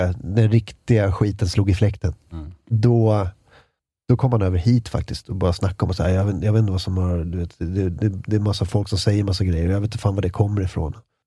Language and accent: Swedish; Ösmo, Stockholm County, Sweden; en milstolpe i min uppväxt var när vi flyttade från Ösmo, som ligger i närheten av Nynäshamn. Som var ett så, du vet, ganska tryggt arbetarklassområde. Ingen hade särskilt hög utbildning där jag liksom växte upp.